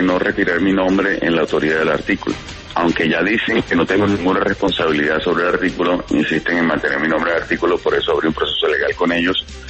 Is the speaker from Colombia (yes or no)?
yes; Barranquilla, Atlántico, Colombia; Ambos somos barranquilleros y hemos prácticamente crecido juntos.